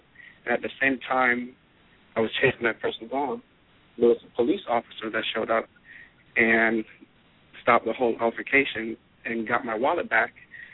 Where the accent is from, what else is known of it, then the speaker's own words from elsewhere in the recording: Jamaica; I'm originally from Jamaica.